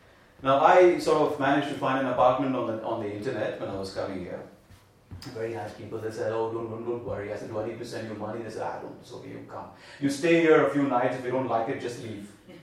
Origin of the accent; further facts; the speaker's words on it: India; For us, you know, we grew up in India, yeah, that's how it is.